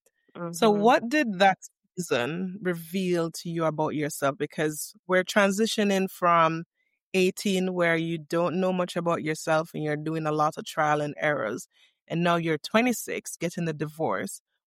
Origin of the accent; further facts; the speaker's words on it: Jamaica; now in United States; I moved all the way from Jamaica to America because my ex-husband